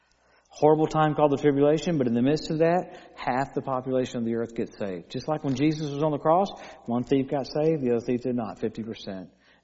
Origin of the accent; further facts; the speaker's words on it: Tulsa, Oklahoma, United States; She's from Azusa and I'm from Tulsa.